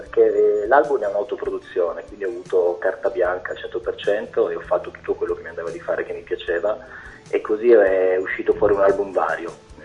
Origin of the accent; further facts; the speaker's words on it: Turin, Piedmont, Italy; quando io sono qui a Torino, perché io sono di Torino ma sono di origini calabresi, quando sono qui a Torino vengo considerato scherzosamente dagli amici un meridionale, ma quando sono in meridione vengo considerato un settentrionale